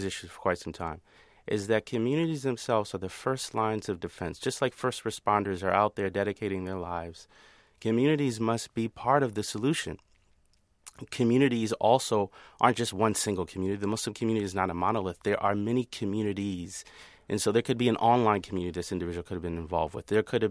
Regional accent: United States; I'm part of the indigenous community born and raised in America

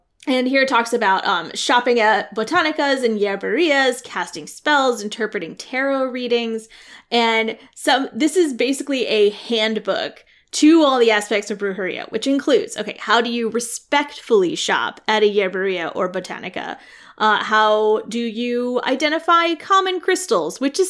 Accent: England, United Kingdom; also born or lived in Scotland; It's like, where are you from? England, but also Scotland.

